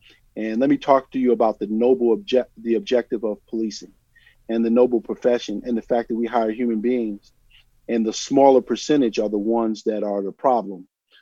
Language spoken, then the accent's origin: English; Bessemer, Alabama, United States; born there; A grandfather, and I was born in Bessemer, Alabama.